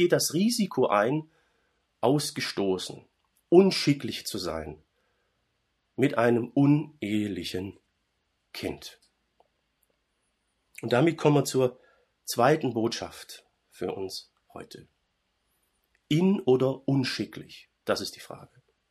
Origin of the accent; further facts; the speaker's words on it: Baden-Württemberg, Germany; einfach zutiefst unserer schwäbischen Kultur, zumindest meiner Familie oder meinem dörflichen Umfeld, wo ich herkomme.